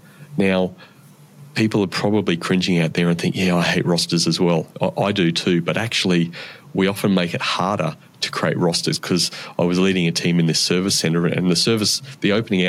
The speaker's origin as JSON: {"language": "English", "town": "Brisbane", "region": "Queensland", "country": "Australia", "said": "I was happy to move back to Brisbane because we were living in Sydney at the time. My wife wasn't from Brisbane, but I was from Brisbane and my family was in Brisbane."}